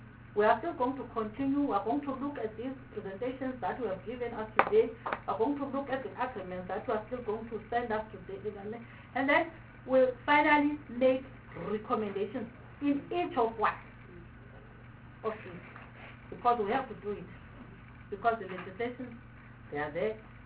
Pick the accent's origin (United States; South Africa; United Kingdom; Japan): South Africa; Mpumalanga; Because we are from Mpumalanga.